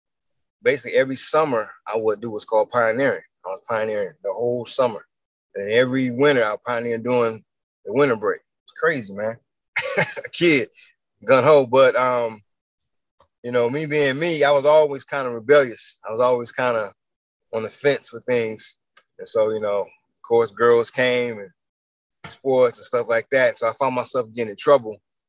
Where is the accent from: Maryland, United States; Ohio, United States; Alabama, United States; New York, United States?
Ohio, United States; Cleveland; I'm actually from Cleveland, though. I'm actually born in Ohio, like right there by Lake Erie.